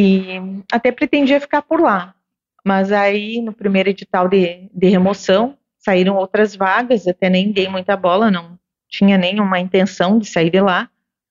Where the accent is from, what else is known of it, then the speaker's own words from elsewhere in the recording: Tapejara, Brazil; Eu acabei voltando para minha cidade natal, Tapejara, para ter o apoio da minha mãe